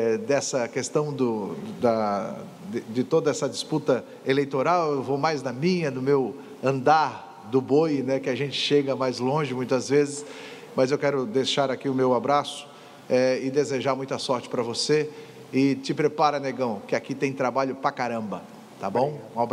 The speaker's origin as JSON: {"language": "Portuguese", "town": "Joinville", "region": "Santa Catarina", "country": "Brazil", "said": "Eu sou de Joinville"}